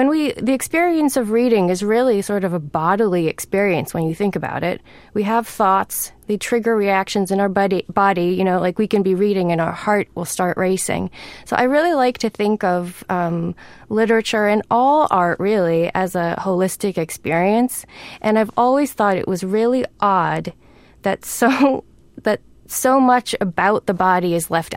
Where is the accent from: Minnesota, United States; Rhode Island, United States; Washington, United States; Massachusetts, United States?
Massachusetts, United States; Newton; First, I should say, I grew up in Boston. I grew up in Newton, actually. So this New England, this shivery New England setting